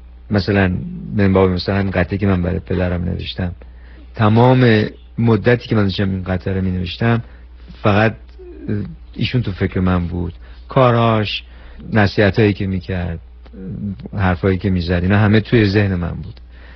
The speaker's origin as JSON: {"language": "Persian", "country": "Iran", "moved": "as an adult", "said": "حدود الان تقریبا شده 28 سال پیش از ایران برای ادامه تحصیل اومدم بیرون و الان 28 سالی که در خارج از ایران زندگی میکنم"}